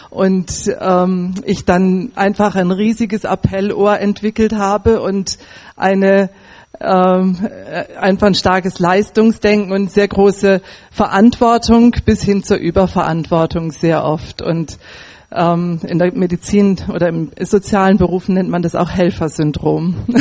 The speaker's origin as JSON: {"language": "German", "region": "Northern Germany", "country": "Germany", "tie": "born there", "said": "Ich bin auch in der Landwirtschaft geboren, auf einem Bauernhof in Norddeutschland, als 5. von 8 Kindern. Und es war so, dass meine Eltern waren gläubig"}